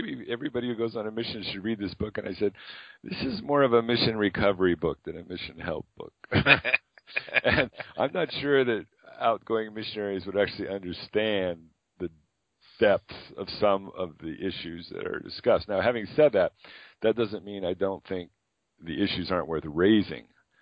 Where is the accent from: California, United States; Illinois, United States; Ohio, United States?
California, United States; Fresno; I think it's because I grew up in Fresno, California. It was hot all the time